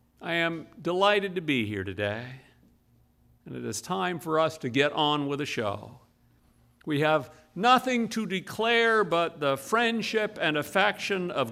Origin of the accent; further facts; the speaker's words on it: Montreal, Quebec, Canada; But when I was a boy who was living in my hometown, living in Montreal, Quebec